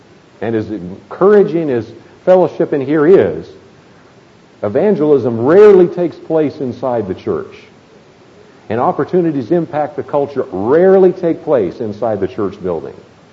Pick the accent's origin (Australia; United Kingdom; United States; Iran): United States; Berkeley, California; born there; Now, I was born in Berkeley, California. I grew up in the free speech movement, so I know what those are like.